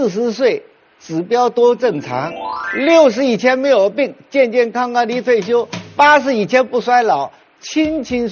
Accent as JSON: {"language": "Chinese", "country": "China", "said": "每天我们中国人一般一天需要800毫克钙"}